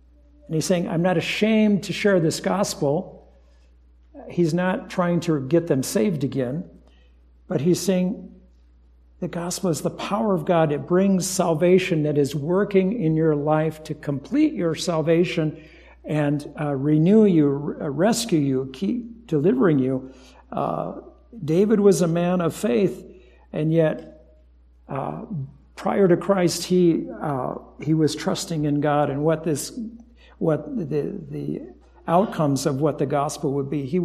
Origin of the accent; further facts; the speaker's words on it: Japan; also born or lived in Guam; I grew up in Japan, but my last years of high school were in Guam. And Japan was only 3 hours away by airplane